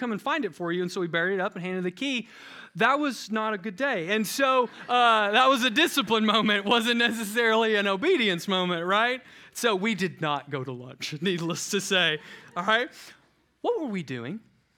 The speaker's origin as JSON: {"language": "English", "region": "Kentucky", "country": "United States", "said": "I'm from Kentucky, so I can say that. It was in the boonies. It was surrounded by cornfields."}